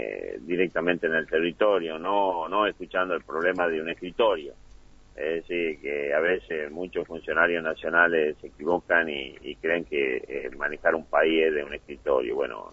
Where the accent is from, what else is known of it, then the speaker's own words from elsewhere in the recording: Argentina; todos somos argentinos